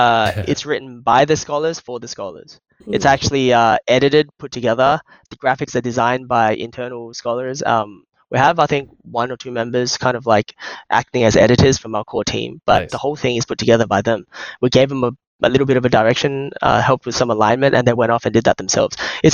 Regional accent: Australia; But I'm originally from Australia.

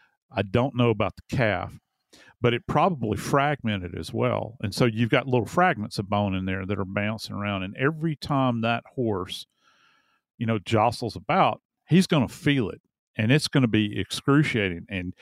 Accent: Louisiana, United States; they'll think of my home state of Louisiana when you think swamp.

